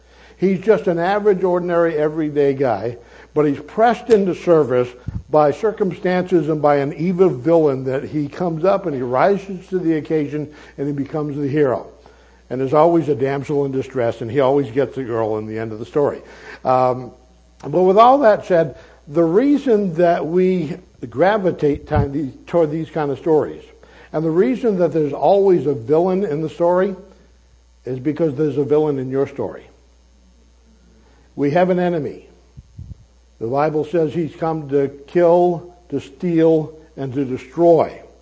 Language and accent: English; New Hampshire, United States; But I'm from New Hampshire, where the motto is live free or die, right?